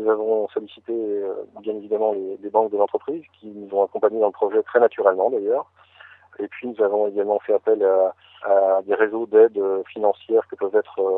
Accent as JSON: {"language": "French", "region": "Pays de la Loire", "country": "France", "said": "j'ai cru bon de revenir dans ma région d'origine et puis de contribuer modestement au développement de cette région."}